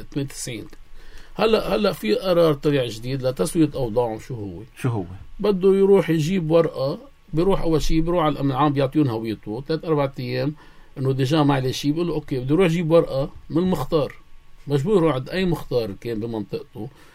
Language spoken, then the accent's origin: Arabic; Lebanon; أنا كلبناني